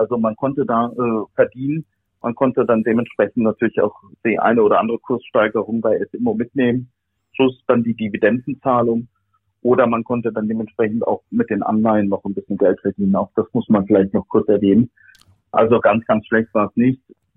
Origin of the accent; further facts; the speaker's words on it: Darmstadt, Hesse, Germany; Ich komme aus Darmstadt, ich habe in Mainz studiert, aber habe immer in Darmstadt oder fast immer in Darmstadt gelebt. Hier im Rhein-Main-Gebiet ist alles sehr, sehr dicht beieinander.